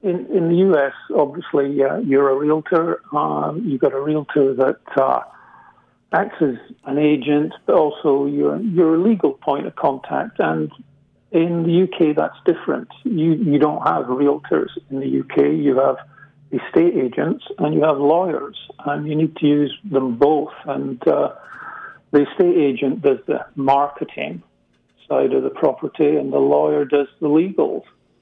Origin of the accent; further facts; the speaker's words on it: Scotland, United Kingdom; accent: hybrid Scottish; also born or lived in Scottish Borders; I'm from Scotland. I was born in the borders of Scotland, which is the borders between Scotland and England, but spent most of my life up in the Highlands of Scotland. So I've got a bit of a hybrid Scottish accent.